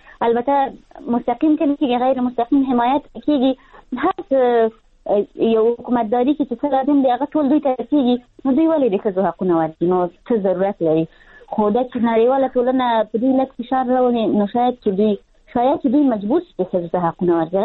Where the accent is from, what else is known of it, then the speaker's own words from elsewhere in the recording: Afghanistan; born there; ای کاش زه بیخي په افغانستان کې پیدا نه وای، زه په داسې ملک کې پیدا شوی یم چې همیشه پکې جنګ دی